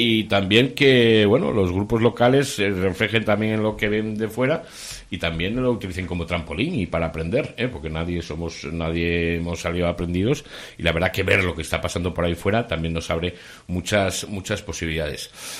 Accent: Tudela, Navarre, Spain; Tudela tiene que ser un referente de la cultura de la Ribera, ¿no? Yo creo que, bueno, somos la capital de la Ribera

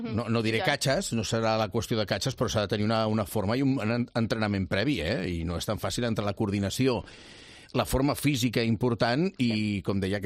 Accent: El Prat de Llobregat, Catalonia, Spain; A més, jo soc del Prat

